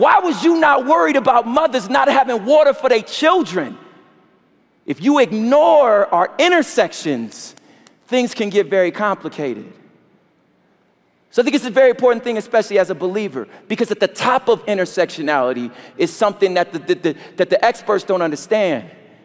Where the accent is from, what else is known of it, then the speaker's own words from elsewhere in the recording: California, United States; I'm a Californian